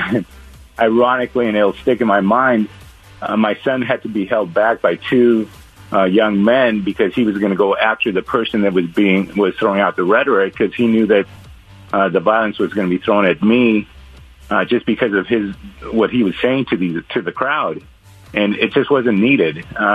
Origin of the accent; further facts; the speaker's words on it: Cuba; I'm originally from Cuba, and I don't take anything for granted in this country.